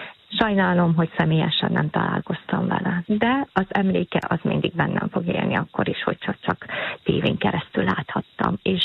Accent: Hunedoara, Hunedoara County, Romania; also born or lived in Cehu Silvaniei; Én Erdélyből származom, Vajdahunyadon születtem, a nagyszülők is ott laktak, a szüleim is. Utána meg átköltöztünk a Szilágycsánkba, és az óvoképzőt pedig Nagyenyeden végeztem.

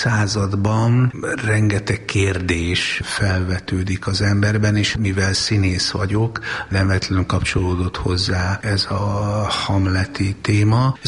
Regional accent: Szolnok, Jász-Nagykun-Szolnok, Hungary; én szolnoki vagyok

